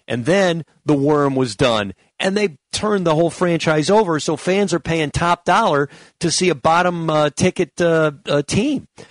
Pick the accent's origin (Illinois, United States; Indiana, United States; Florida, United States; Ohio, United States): Illinois, United States; Chicago; You mentioned how I'm from Chicago. I am from Chicago. When I was a kid, I was a Bulls fan.